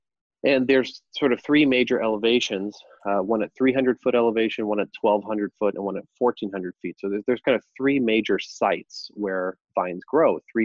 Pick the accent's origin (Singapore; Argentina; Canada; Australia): Argentina; now in United States; originally we're from Argentina. Really moved here to the U.S. because of my father.